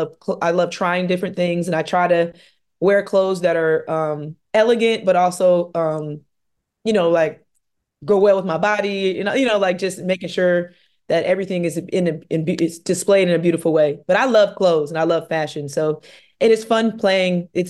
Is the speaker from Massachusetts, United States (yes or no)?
no; St. Louis, Missouri, United States; Winning national championship in my hometown, 2001, for sure.